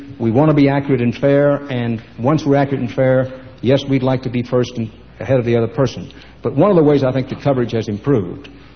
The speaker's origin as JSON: {"language": "English", "region": "Texas", "country": "United States"}